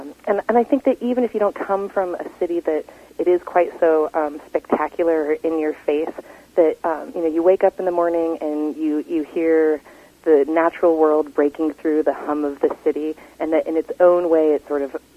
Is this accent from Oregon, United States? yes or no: yes; Portland, Oregon, United States; I did. I grew up in Portland, Oregon.